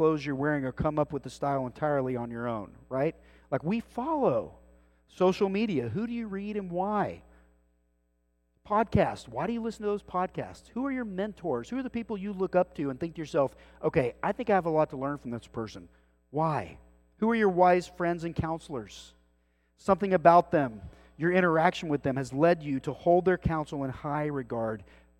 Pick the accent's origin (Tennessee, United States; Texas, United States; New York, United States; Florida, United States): Texas, United States; Rowlett; I'm from Rowlett. Nobody cares.